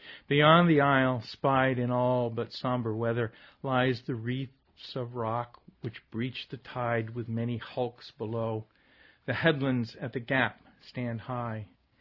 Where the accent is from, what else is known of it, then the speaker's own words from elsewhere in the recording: Rockport, Massachusetts, United States; I grew up in Rockport and used to walk down the street to Gap Head